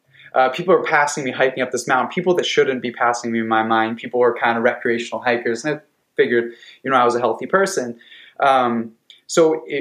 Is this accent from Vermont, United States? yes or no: yes; Vermont, United States; now in San Diego, United States; So I grew up in Vermont, snowboarding, came to San Diego. When you come here, you learn to surf.